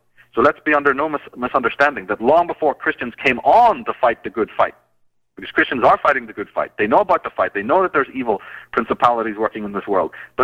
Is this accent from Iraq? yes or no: no; Belfast, Northern Ireland, United Kingdom; You know, I come from Belfast. I didn't come, you know, 6,000 miles to waste time.